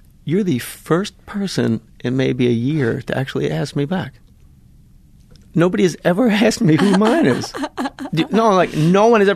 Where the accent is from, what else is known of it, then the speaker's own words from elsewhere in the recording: United States; I'm an American.